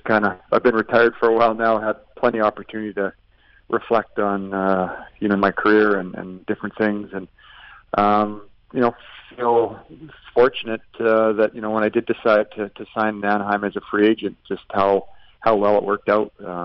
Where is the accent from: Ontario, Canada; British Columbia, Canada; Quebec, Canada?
British Columbia, Canada; Cranbrook; Especially the way our careers kind of went growing up in Cranbrook, we played together every other year, and we're together almost all the time growing up